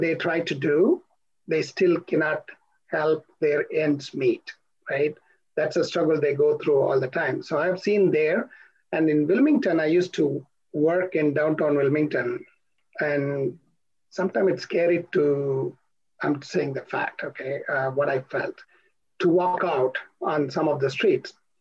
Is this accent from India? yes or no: yes; Chennai, Tamil Nadu, India; I grew up in Chennai, India, which is more like a downtown living experience.